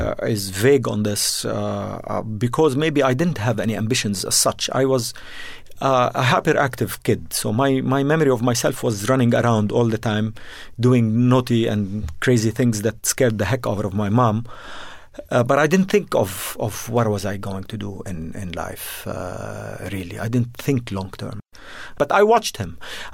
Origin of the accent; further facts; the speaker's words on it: Jordan; also born or lived in Beirut, Lebanon; I'm Lebanese. I was born in Beirut, but grew up in Jordan. My family is there, and my roots are mostly there.